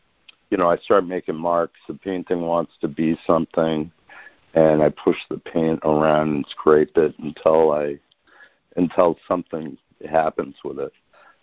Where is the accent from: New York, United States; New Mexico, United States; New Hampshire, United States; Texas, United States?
New Hampshire, United States; I grew up on the New Hampshire seacoast, and it was very. It was a lonely kind of place to be, you know.